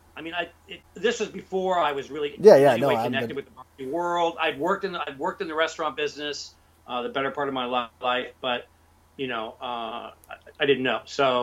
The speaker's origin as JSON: {"language": "English", "town": "Alexandria", "region": "Virginia", "country": "United States", "tie": "born or raised there", "also_born_or_lived": "McLean", "said": "Yeah, I grew up in Alexandria and McLean, Virginia, just outside D.C."}